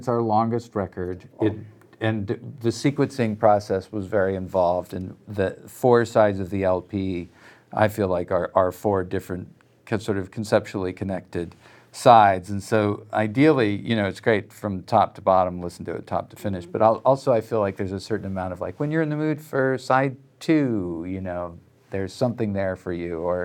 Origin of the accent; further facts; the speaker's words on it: Montana, United States; because I grew up in Montana, and because as, like, a music fan in Montana growing up